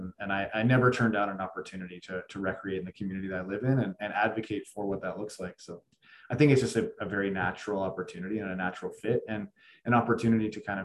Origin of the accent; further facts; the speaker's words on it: Carstairs, Alberta, Canada; I grew up in Carstairs, Calgary area, playing any possible sport that I could.